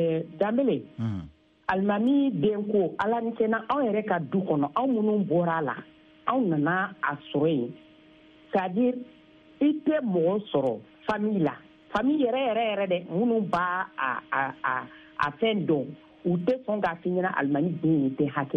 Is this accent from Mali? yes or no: yes; Mali; born there; Bon, moi d'abord, je suis vraiment une Malienne. Je suis une Malienne